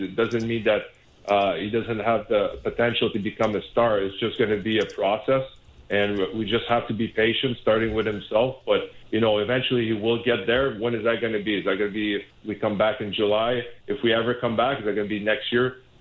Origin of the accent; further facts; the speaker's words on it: Montreal, Quebec, Canada; And in that game in Montreal, obviously Montreal is my hometown